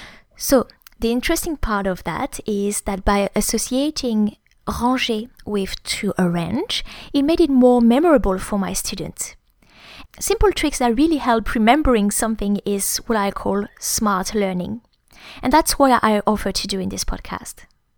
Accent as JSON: {"language": "English", "region": "Grand Est", "country": "France", "tie": "born or raised there", "first_language": "French", "second_language": "English", "moved": "as an adult", "lives_now": "Melbourne, Australia", "said": "I'm a native French teacher. I grew up in the Champagne region in France."}